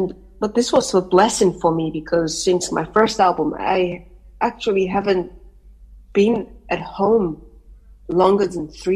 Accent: Nigeria; I'm from Nigeria.

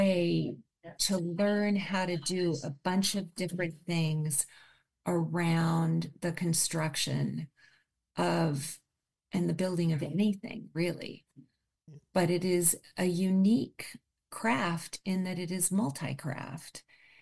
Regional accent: Oakland, California, United States; born there; I want San Francisco and the Bay Area, where I was born in Oakland, to be a better place.

